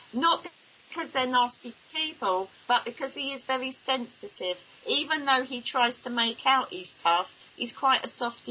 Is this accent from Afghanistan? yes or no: no; England, United Kingdom; Sometimes I say something and I forget that I'm English